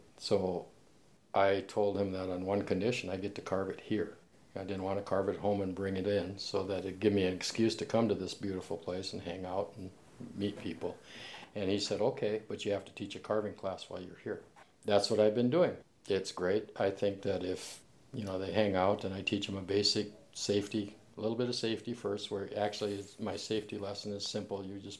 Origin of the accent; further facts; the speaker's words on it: Missoula, Montana, United States; from Missoula, Montana. I'm an artist, carver, printmaker, stone carver.